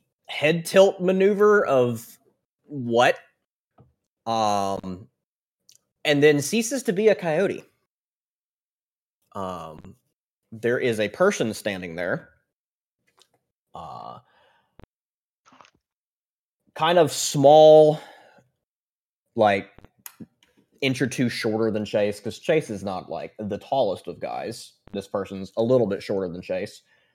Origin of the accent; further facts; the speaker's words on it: Arizona, United States; I grew up in Arizona.